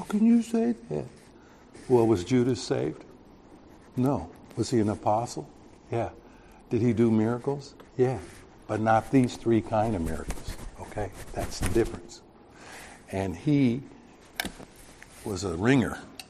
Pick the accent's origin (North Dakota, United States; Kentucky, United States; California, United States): California, United States; Well, I'm from California, right?